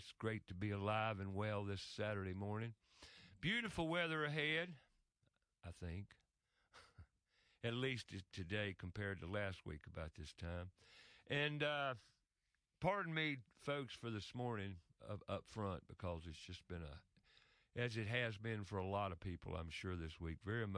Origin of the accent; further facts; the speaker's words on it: Charlotte, North Carolina, United States; I grew up in the North Carolina mountains, and when I say that, no, I was raised in Charlotte, but I had aunts, uncles, and cousins